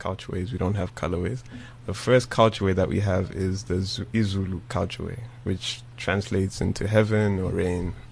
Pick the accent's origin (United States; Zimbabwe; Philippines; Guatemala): Guatemala; We're from Guatemala originally.